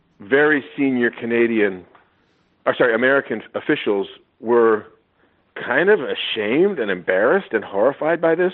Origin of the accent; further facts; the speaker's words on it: Canada; now in United States; as a Canadian, an expat Canadian living in America